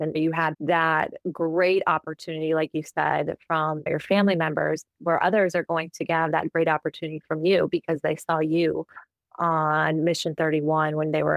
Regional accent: Midwest, United States; I did see the ocean my first time when I grew up in the Midwest.

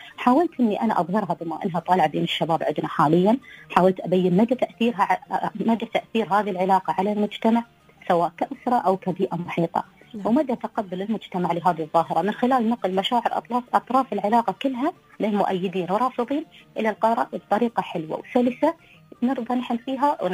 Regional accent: United Arab Emirates; نحن كشباب إماراتي

